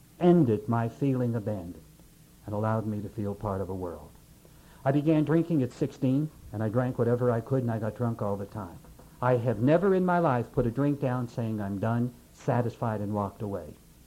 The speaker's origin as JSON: {"language": "English", "region": "Pennsylvania", "country": "United States", "tie": "born or raised there", "said": "The times I drank in the bar at the Penn State campus in my hometown where I went my first 2 years"}